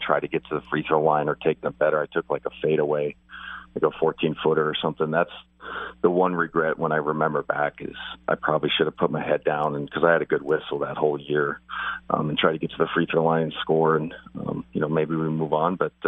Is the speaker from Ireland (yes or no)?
no; Spokane, Washington, United States; It's like, I was from Spokane.